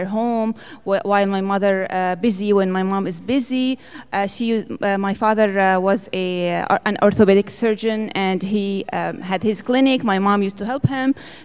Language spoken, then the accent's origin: English; Homs, Homs Governorate, Syria; I was born in Syria, Homs, and we lived in a community where Muslims are and Christians are neighbors, friends.